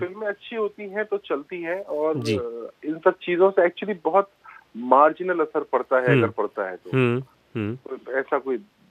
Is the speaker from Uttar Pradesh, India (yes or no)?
yes; Varanasi, Uttar Pradesh, India; also born or lived in Aligarh; मेरी जड़ें हैं, मैं बनारस का रहने वाला हूँ, अलीगढ़ में पढ़ा हूँ